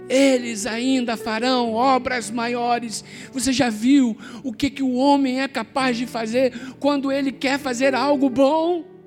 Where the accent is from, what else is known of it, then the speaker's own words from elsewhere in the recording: Brazil; sim, nós somos brasileiros, nós reconhecemos que cometemos falhas ao longo da história do Brasil